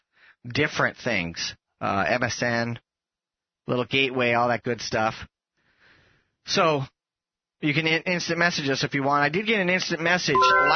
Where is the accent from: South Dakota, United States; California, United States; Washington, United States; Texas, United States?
California, United States; San Francisco; We grew up in the Bay Area.